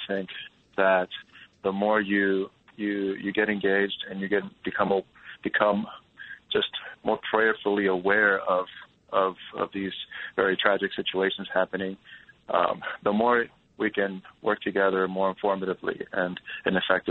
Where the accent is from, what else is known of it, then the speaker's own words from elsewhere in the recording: New York City, New York, United States; because I'm a Latino who was born and raised in New York City, where I got to see that in my own community with my parents. I mean, I spoke Spanish since I can remember